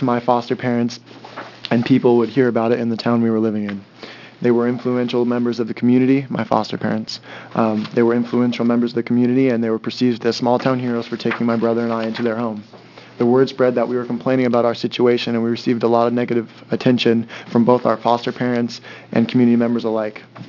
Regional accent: Philomath, Oregon, United States; my brother and I were placed in a new foster home in my hometown of Philomath. Philomath is a small town of about 5,000 people west of Corvallis.

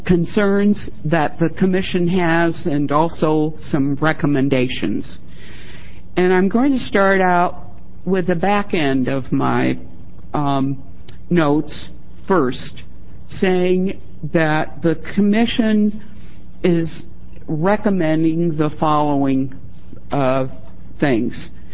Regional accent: Portland, Oregon, United States; I'm a native Oregonian, and that I was born and raised in Portland, and have been around the legislature since 1959.

